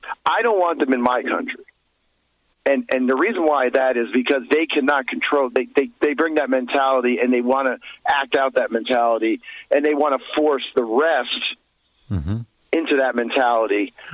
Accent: United States; I don't think, as an American, we have a right to go into countries

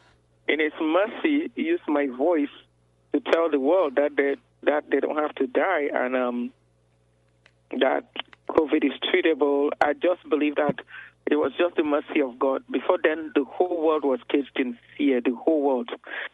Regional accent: Houston, Texas, United States; I'm from Houston, Texas, and this incident happened in Washington, D.C., at the steps of the Supreme Court.

